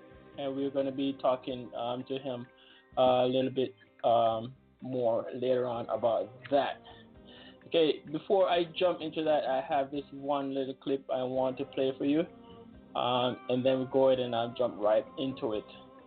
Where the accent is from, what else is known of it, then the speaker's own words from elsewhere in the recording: Jamaica; born there; moved away; I was born in Jamaica